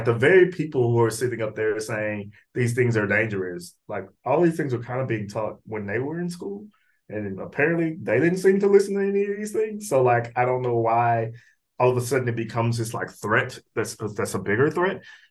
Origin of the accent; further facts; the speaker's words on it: Texas, United States; Like, I'm also from the South. I'm from Texas, you know.